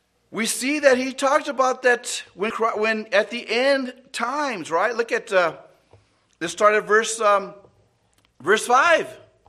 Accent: California, United States; born there; and I was born in California, you know, praise the Lord, I enjoy the weather there

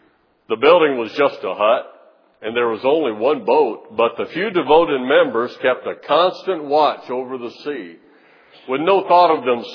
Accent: Arkansas, United States; And there's some of the churches that I grew up near I grew up down in Arkansas that really are no more than just a Christian social club.

